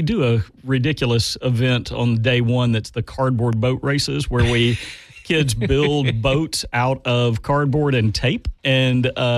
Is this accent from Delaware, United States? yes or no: no; Houston, Texas, United States; I mean, for them because they're nearby and I grew up in Houston